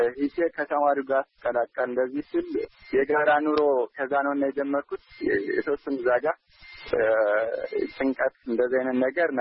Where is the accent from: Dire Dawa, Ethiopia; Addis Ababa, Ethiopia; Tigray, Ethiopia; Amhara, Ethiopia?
Amhara, Ethiopia; born there; ምዕራብ ጎጃም ሁሉን ተከለ ወረዳ ነው የተወለድኩት። ገጠራማ ክፍል ነው።